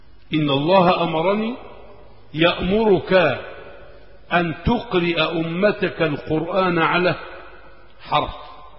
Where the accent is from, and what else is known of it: Egypt